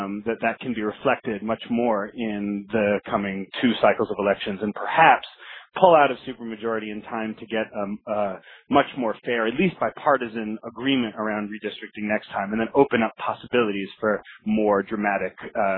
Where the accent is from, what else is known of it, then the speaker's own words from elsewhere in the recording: New York City, New York, United States; as there is in my hometown of New York City.